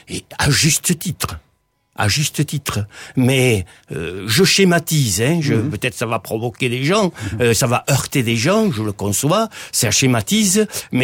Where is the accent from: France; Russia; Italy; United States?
France; Galgan, Occitanie; born there; Ah, je suis né à Galgan, à côté de Montbazin, voilà.